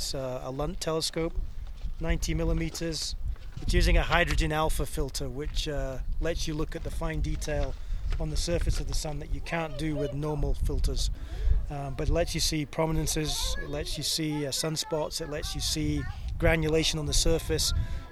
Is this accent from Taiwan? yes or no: no; England, United Kingdom; now in Tucson, United States; yep, and been living in Tucson for 5 years. Came from England, my accent's not from the US, but it's a great place to do astronomy.